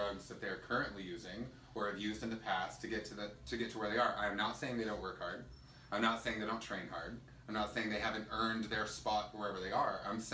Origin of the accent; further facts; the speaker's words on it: Texas, United States; now in California, United States; I'm from Texas. Live in Cali now.